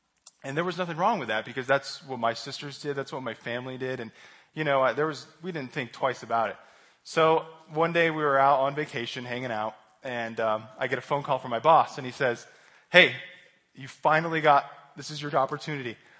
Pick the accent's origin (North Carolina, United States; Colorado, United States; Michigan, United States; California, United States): Colorado, United States; Denver; So I grew up pretty normal. I'm from Denver, from Colorado